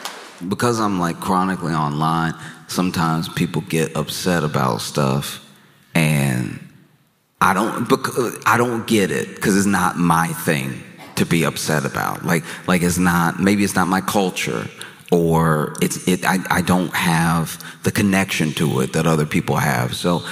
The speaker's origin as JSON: {"language": "English", "region": "the South", "country": "United States", "tie": "born or raised there", "said": "I grew up in the South, so I grew up with Cracker Barrel, right?"}